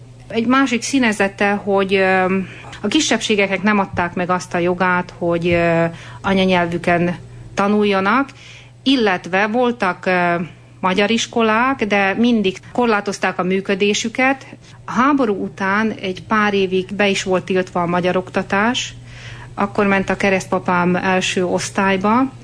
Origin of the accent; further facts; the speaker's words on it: Felvidék, Slovakia; A kedves rádióhallgatók valószínűleg a nagy részük ismer, és tudják, hogy a Felvidékről származom, az Ipoly mellől. Tehát a mi községünkön nem folyik át az Ipoly, de az abból a régióból való vagyok.